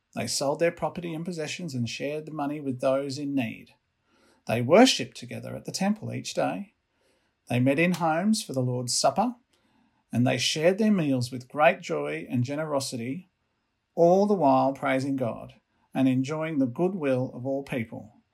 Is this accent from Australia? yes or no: yes; Blue Mountains, New South Wales, Australia; I grew up in the Blue Mountains, so it's not the country or the city.